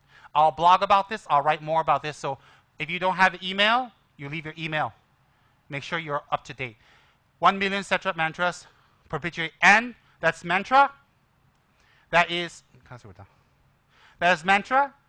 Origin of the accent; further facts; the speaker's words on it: Tibet, China; English is a second language; Because I'm from Tibet. Don't got calculator.